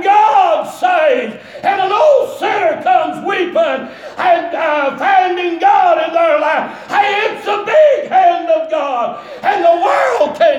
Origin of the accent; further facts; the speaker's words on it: United States; I'm an American through and through. Amen. And I'm still proud to be an American.